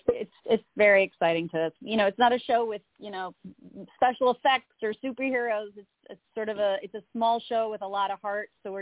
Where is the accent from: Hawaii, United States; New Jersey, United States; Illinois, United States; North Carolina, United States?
Illinois, United States; Paul's from Minnesota. I'm from Illinois.